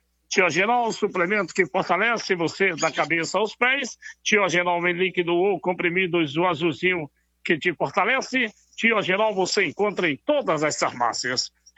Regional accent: Baraúna, Brazil; eu sou da comunidade baraunense, eu sou da Baraúna. E aí, todos nós que moramos aqui

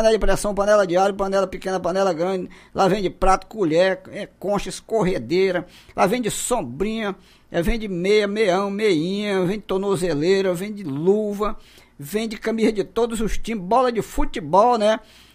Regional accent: Tarauacá, Acre, Brazil; O meu amigo Lima é meu conterrâneo. Nós somos lá de Tarauacá, entendeu? Dois tarauacaenses

